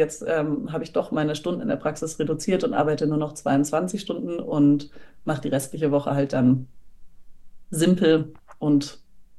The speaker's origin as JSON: {"language": "German", "town": "Munich", "region": "Bavaria", "country": "Germany", "said": "Ich bin aus München"}